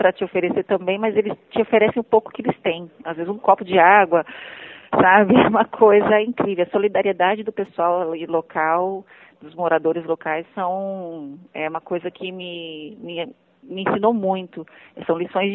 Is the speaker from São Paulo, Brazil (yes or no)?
yes; São Paulo, Brazil; born there; now in Goiânia, Brazil; eu sou paulistana, nasci em São Paulo, mas estou morando em Goiânia há 14 anos